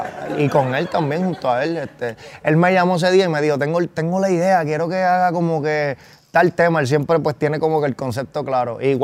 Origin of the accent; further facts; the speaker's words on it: Aguadilla, Puerto Rico; Yo vivía en Puerto Rico. Yo soy de Aguadilla. Aguadilla, Puerto Rico. Es que el área oeste, el West.